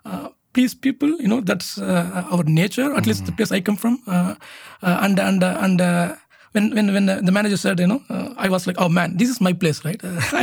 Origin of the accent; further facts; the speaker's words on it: Chennai, Tamil Nadu, India; English is a second language; moved away as an adult; now in Netherlands; So I'm also from Chennai, I came to Netherlands in 2011